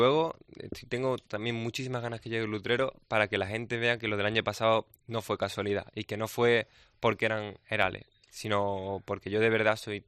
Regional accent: Seville, Andalusia, Spain; somos dos toreros de Sevilla

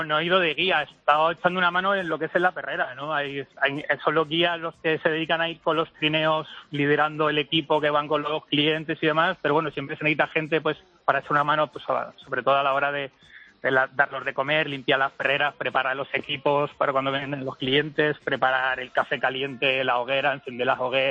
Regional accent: Getafe, Community of Madrid, Spain; Soy de Madrid, de Getafe.

